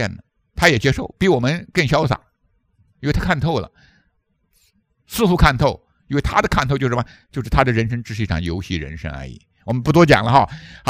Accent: China; 我们中国人就很容易势利，当然国外也如此

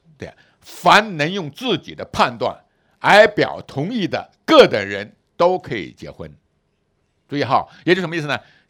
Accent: Jiangsu, China; 特别以前我在我老家苏北，在山东那一带、安徽那一带

